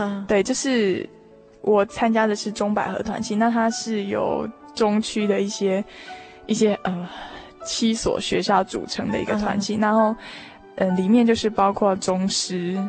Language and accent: Chinese; Xingang, Chiayi County, Taiwan; moved away as an adult; now in Taichung, Taiwan; 我的家是新港乡，嘉义县新港乡。